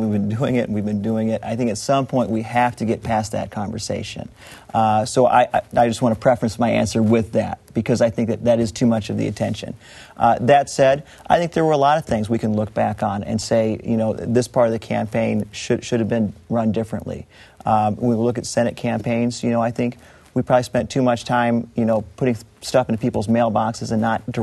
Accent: Columbus Junction, Iowa, United States; Well, first of all, I grew up in Columbus Junction, so came to Des Moines after college and law school.

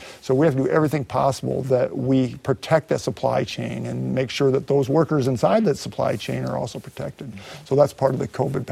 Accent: Iowa, United States; In my community, my hometown, the Iowa Extension was actually started 100 years ago.

